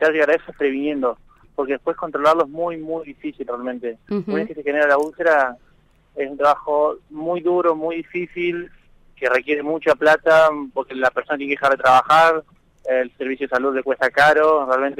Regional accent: Entre Ríos, Argentina; now in Córdoba, Argentina; Yo soy de Entre Ríos, estoy en Córdoba, volví a Entre Ríos

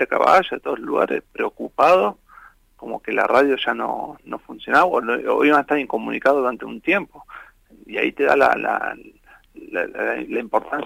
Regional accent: Santa Fe, Argentina; now in Bariloche, Argentina; yo vivo en Bariloche, estoy aquí desde el año 2002, vengo de Santa Fe

